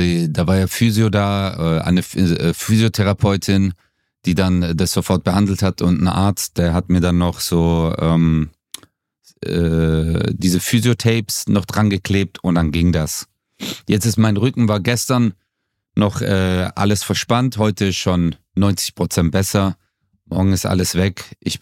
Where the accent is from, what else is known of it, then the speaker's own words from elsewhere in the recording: Stuttgart, Baden-Württemberg, Germany; Also ich komme ja aus Stuttgart